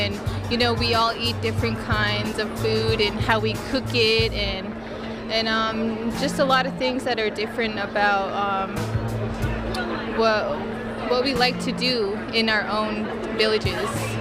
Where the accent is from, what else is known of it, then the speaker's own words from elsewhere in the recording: Circle, Alaska, United States; now in Fairbanks, United States; I'm from Circle, Alaska, and my family's from Circle and Fort Yukon, but I live here in Fairbanks.